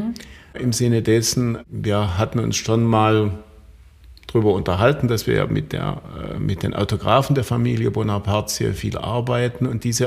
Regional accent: Konstanz, Baden-Württemberg, Germany; ich bin in Konstanz groß geworden, habe dort meine Schulzeit erlebt.

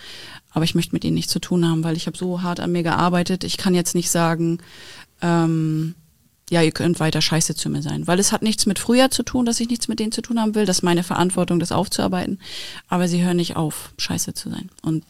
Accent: Wismar, Mecklenburg-Vorpommern, Germany; Ich bin fast 20 Mal umgezogen mit meiner Mutter. Ich habe lange in Wismar gewohnt tatsächlich und immer Nordwest-Mecklenburg. Also wir sind sehr oft umgezogen. So, aber ich würde sagen, ich bin ein Mecklenburger Kind.

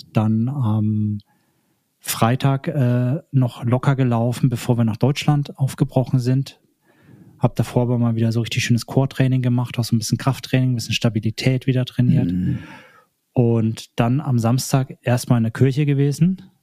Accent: Lenzburg, Aargau, Switzerland; Und dann bin ich bei uns in Lenzburg immer schön Richtung Schloss Lenzburg nach oben

